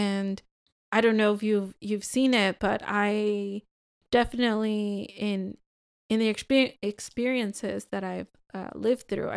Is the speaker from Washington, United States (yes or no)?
yes; Tacoma, Washington, United States; So I'm from Tacoma